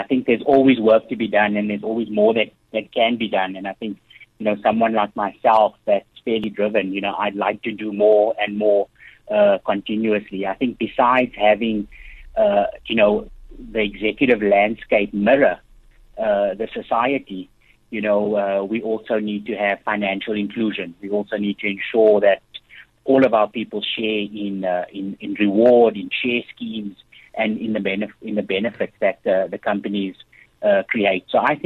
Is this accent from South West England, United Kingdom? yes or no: no; London, United Kingdom; I grew up in East London, a very simple background, a very simple family.